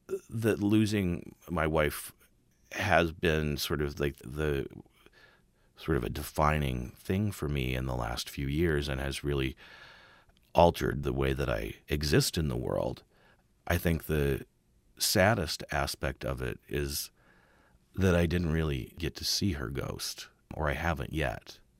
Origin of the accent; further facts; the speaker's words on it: Nebraska, United States; And I grew up in Western Nebraska, which has a really stark kind of beauty, but also a sense of emptiness and inhospitality.